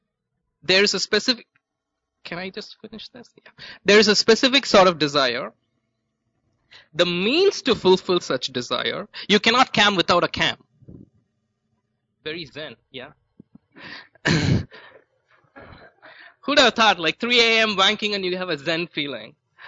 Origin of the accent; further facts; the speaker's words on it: India; I'm from India